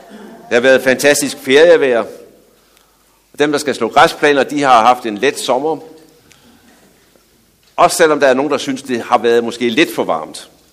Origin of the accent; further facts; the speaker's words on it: Region of Southern Denmark, Denmark; hvis man bor sådan nede i det sydlige Danmark, hvor jeg er vokset op.